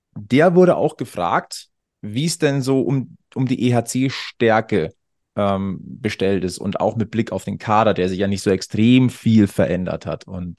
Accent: Munich, Bavaria, Germany; born there; Ich bin ein geborener Münchner.

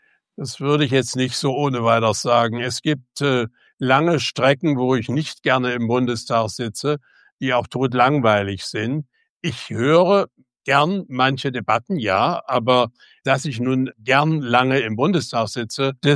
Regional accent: Chemnitz, Saxony, Germany; born there; da Chemnitz nun meine Geburtsstadt ist, mein Vater dort 33 seinen Beruf verloren hat

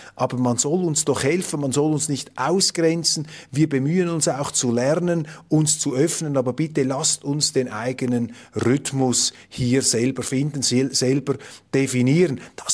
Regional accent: Switzerland; Er hat mich gefragt, ja, was ich als Schweizer Afghanistan empfehlen würde.

